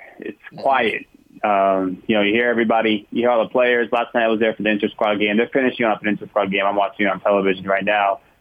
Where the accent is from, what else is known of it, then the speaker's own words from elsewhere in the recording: East Coast, United States; I'm from the East Coast, so … was, I guess...